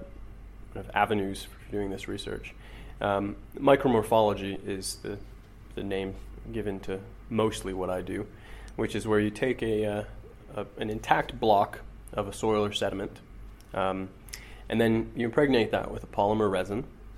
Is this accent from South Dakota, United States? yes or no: no; Seattle, Washington, United States; now in Cambridge, United Kingdom; I'm an archaeology PhD student here at Cambridge. I'm from Seattle originally, where I did my undergraduate work.